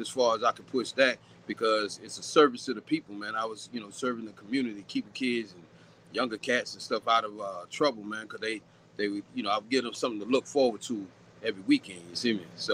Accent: Georgia, United States; born there; I was born in Georgia, man, but, you know, I got a lot of culture behind me, in front of me, around me

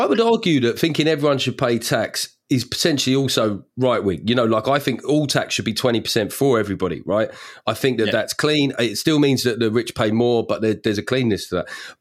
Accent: England, United Kingdom; we're British and that's ultimately what we want to do?

